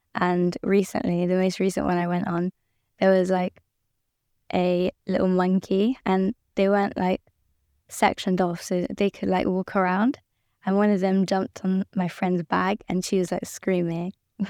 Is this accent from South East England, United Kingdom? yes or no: no; Bristol, South West England, United Kingdom; growing up in Bristol because it's, like, not a well-known place. So it is, but not widely. So I could say that I've grown up in Bristol and I like it as well because there's quite a lot of places in it.